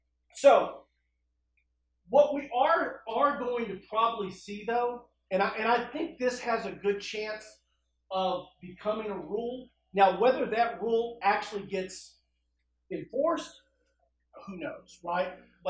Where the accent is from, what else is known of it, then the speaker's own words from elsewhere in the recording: the South, United States; And hey, I'm from the South, so I know.